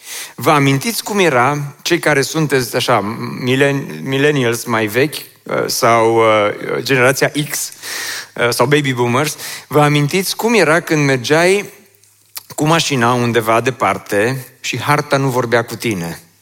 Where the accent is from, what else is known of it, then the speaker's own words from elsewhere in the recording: Oradea, Bihor County, Romania; eu am crescut aici în Oradea, în Ioșia, pe strada Belșugului.